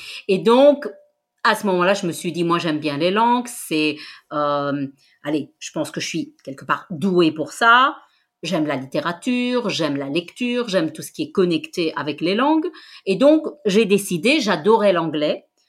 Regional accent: Belgium; born there; alors je suis belge, je suis née en Belgique, mais dans une famille d'origine espagnole. Donc ça veut dire que en Belgique, comme on est un pays multilingue, moi j'ai fait mes études dans le système francophone

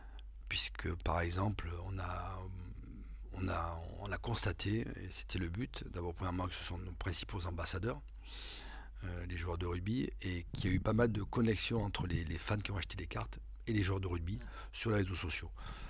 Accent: Brive-la-Gaillarde, Nouvelle-Aquitaine, France; born there; Alors moi, je suis né à Brive, donc dans une ville où on parle de rugby.

